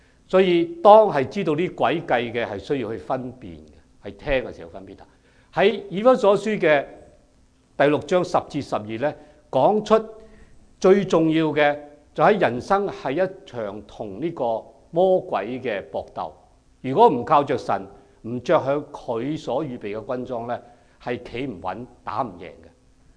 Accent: Shanghai, China; born there; 我在上海出世咧，我哋屋企有祖屋嘅

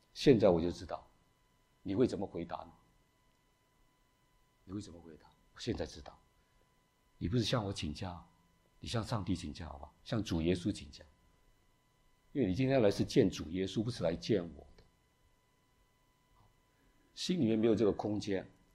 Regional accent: China; 我们中国人有时候就比较困难，不讲第三样

